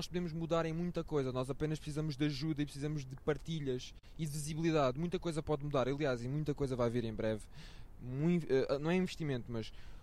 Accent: Portugal; E uma voz neste país, porque nós somos portugueses

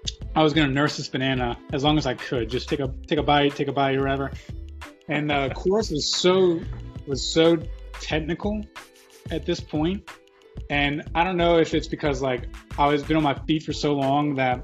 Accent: Louisiana, United States; now in Shreveport, United States; So I am originally from South Louisiana, not far from where Josh is located now

